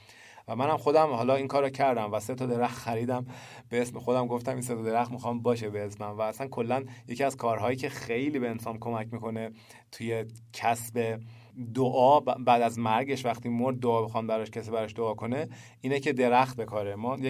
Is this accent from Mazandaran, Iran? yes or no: no; Isfahan, Iran; چون من اصفهانی هستم، نجف آباد خب نزدیک اصفهان، زیاد رد شدم